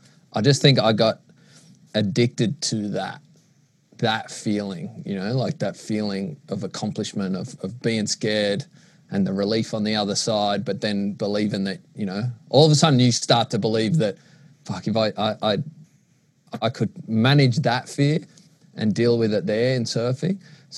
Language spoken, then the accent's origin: English; Maroubra, New South Wales, Australia; I think a huge portion of it was growing up in Maroubra